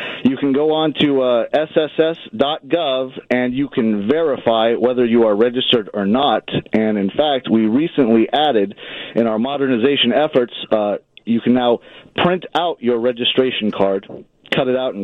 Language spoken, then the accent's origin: English; Washington, United States; moved away; I am from Washington State originally, and I came over here when the president swore into office on January 20th.